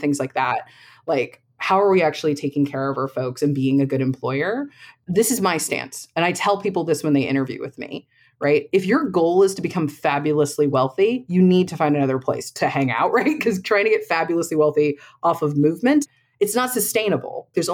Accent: New York, United States; So my dad was a quant on Wall Street when I was a kid, right? So, like, I grew up around that in New York in the 90s.

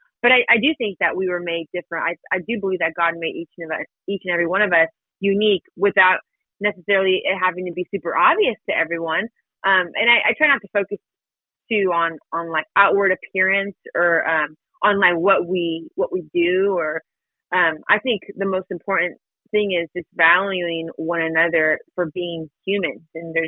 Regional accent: California, United States; now in Nashville, United States; I grew up in California, so I just barely found out about the whole rivalry a couple years ago when I moved out to Nashville.

